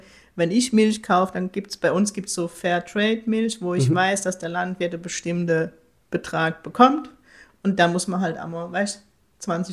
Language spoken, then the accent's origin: German; Heidelberg, Baden-Württemberg, Germany; Ich glaube, allein Ziegelhausen, wo ich herkomme, sind immer 10.000.